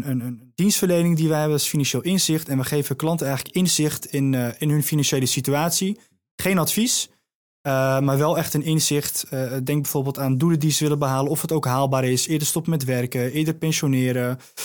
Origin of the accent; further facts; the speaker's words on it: Hoofddorp, North Holland, Netherlands; 22 jaar. Ik kom uit Hoofddorp, een stadje naast Amsterdam.